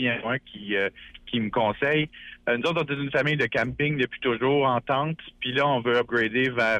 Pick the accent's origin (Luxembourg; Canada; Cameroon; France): Canada; Rimouski, Quebec; Moi, je suis de Rimouski, je suis de passage à Québec, puis je vous écoutais.